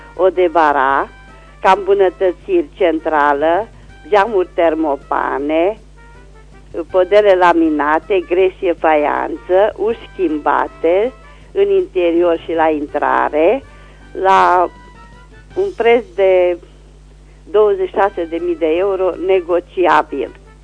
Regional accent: Reșița, Caraș-Severin, Romania; sunt din Reșița și doresc să fac un anunț.

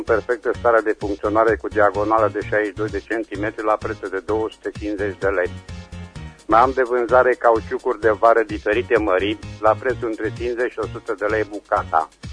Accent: Reșița, Caraș-Severin, Romania; sunt din Reșița.

